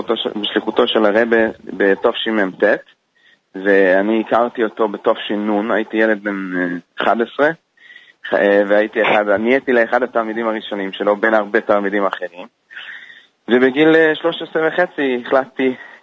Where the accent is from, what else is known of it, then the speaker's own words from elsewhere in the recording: Hungary; כן, אני בעצמי יליד המקום, וכמו שהזכרתם, ואני רואה שיש לכם עין חדה, כי באמת בהונגריה